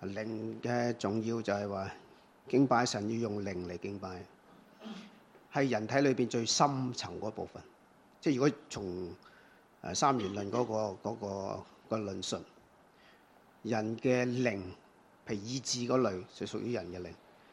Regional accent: China; 同我哋中國人嘅觀念咧有啲唔係中國人

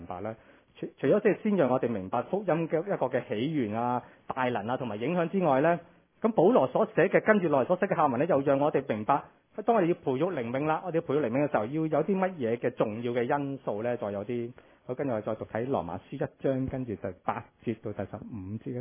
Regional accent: China; 我们中国人都经常说人贵乎自知

